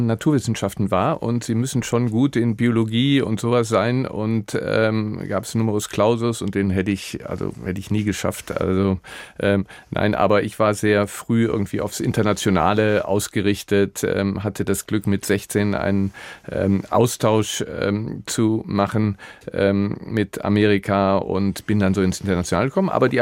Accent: Neuss, North Rhine-Westphalia, Germany; Ich bin in Neuss groß geworden, eine katholische, konservative Stadt, auch im CDU-Milieu.

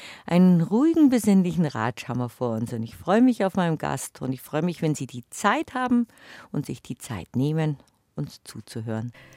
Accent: Bavaria, Germany; ich bin in Bayerisch-Schwaben geboren und aufgewachsen.

